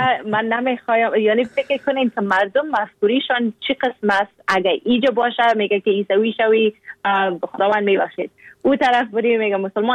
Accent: Afghanistan; now in Canada; گفتم روسی از کجا هستی؟ گفتم از افغانستان.

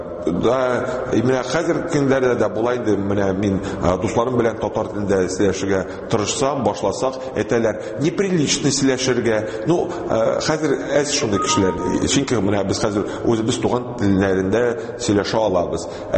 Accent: Kazan, Tatarstan, Russia

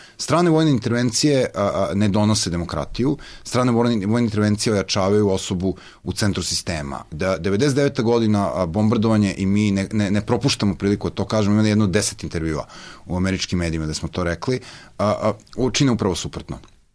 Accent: Serbia; Pa mi smo, Srbi uče sami, mi smo se pokazali kao užasno tvrdoglavi uvek

